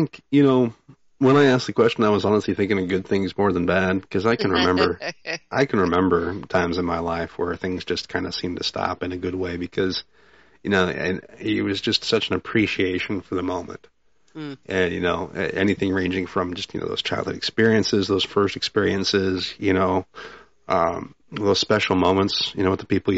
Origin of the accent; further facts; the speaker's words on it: South Dakota, United States; Back where I grew up in South Dakota, 40,000 was like a big city that you'd travel to go to the mall and stuff.